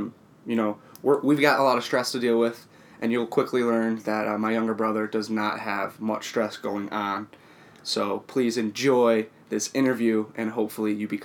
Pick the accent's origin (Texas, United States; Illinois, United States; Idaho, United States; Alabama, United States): Illinois, United States; Chicago; From Chicago, middle of three boys